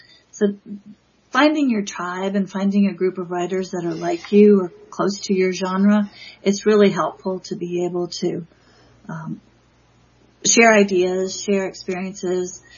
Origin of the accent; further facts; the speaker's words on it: Virginia Beach, Virginia, United States; now in Richmond, United States; We've lived here for 26 years. I grew up in Virginia Beach, and then we moved here.